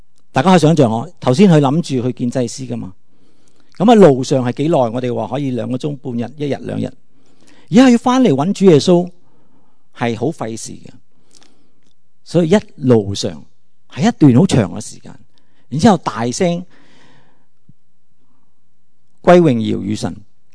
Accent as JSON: {"language": "Cantonese", "region": "Guangdong", "country": "China", "said": "其他啊讲英文啊，甚至讲中文其他语言咧，都冇我哋广东人咁正。"}